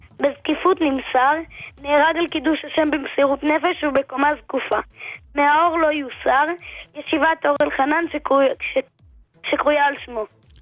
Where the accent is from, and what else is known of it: Jerusalem, Jerusalem District, Israel